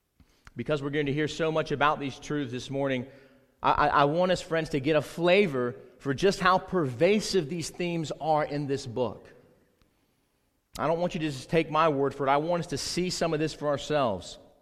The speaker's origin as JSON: {"language": "English", "region": "South Carolina", "country": "United States", "said": "I'm a redneck from South Carolina."}